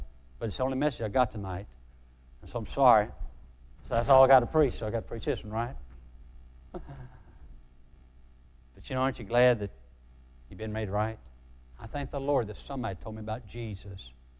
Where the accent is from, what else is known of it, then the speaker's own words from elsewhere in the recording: West Virginia, United States; Because, I mean, you know, I'm from West Virginia. We got the four R's, writing, reading, arithmetic, and road to Cleveland.